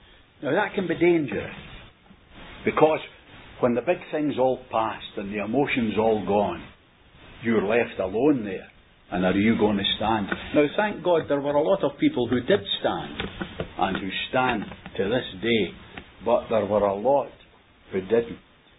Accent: Glasgow, Scotland, United Kingdom; now in Lanarkshire, United Kingdom; I'm a Glaswegian, of course, whilst I've lived in Lanarkshire for many years. I'm a Glaswegian

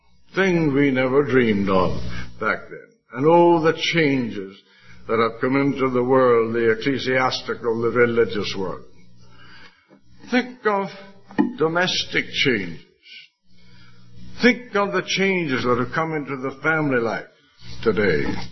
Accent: Canada; also born or lived in England; Of course, I was born in England and brought up a good deal in Canada

